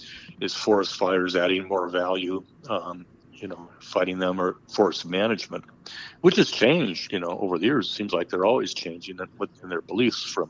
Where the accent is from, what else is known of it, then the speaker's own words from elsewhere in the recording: Kellogg, Idaho, United States; I'm from Kellogg, and, you know, you could go out there and see all the tailings ponds and everything